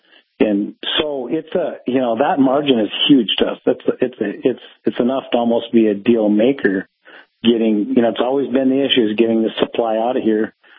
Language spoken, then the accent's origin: English; Watford City, North Dakota, United States; I'm obviously from Watford City, McKenzie County, but we're North Dakota first, and we need those people back here